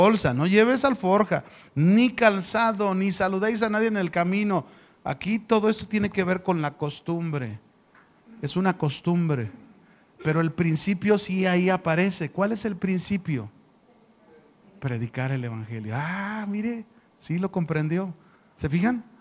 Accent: Mexico; Los judíos lo siguen haciendo, pero ellos son judíos, nosotros somos mexicanos. Nosotros tenemos otras costumbres

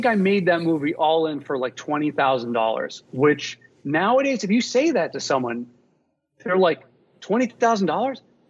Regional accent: Rhode Island, United States; I mean, I was a kid from Rhode Island, man.

